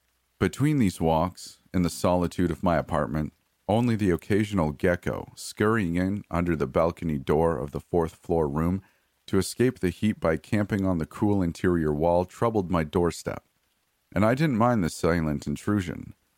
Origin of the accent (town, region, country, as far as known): United States